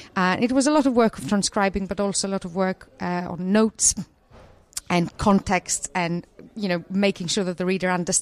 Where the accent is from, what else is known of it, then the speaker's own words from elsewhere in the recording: Greece; moved away as an adult; now in United Kingdom; I'm from Greece originally. I've lived in the UK for 18 years now, but I grew up and did my first degree in Greece.